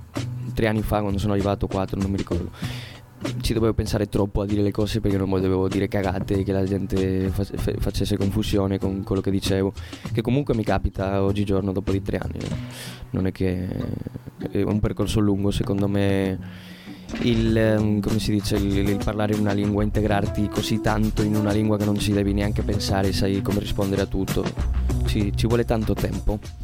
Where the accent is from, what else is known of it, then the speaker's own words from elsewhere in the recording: Spain; Italian is a second language; Sono spagnolo e ci accento bene ultimamente.